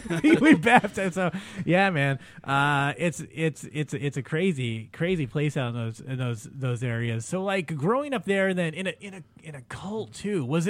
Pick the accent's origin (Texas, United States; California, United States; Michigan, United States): California, United States; Los Angeles; I grew up in South Central, man, I grew up in the hood in L.A., and then I moved to Montana